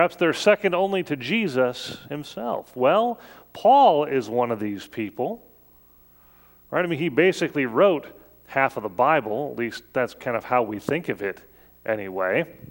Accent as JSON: {"language": "English", "town": "Sioux City", "region": "Iowa", "country": "United States", "tie": "born or raised there", "said": "Growing up in the Morningside Reformed Church in Sioux City, Iowa, there were gods in the congregation."}